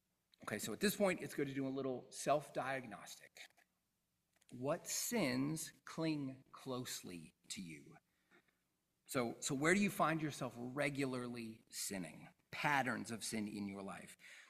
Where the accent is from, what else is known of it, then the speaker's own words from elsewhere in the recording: the South, United States; I grew up in the South, back in the South now